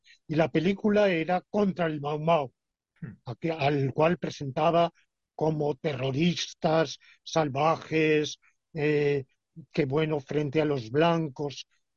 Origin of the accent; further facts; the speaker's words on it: Alicante, Valencian Community, Spain; born there; Desde mi ciudad natal, Alicante, hasta la costa argelina, hay una distancia